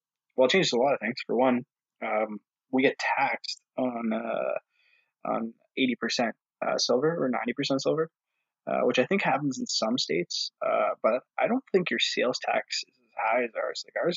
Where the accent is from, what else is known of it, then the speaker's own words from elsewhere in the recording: Ontario, Canada; So I'm born and raised in Ontario, Northern Ontario.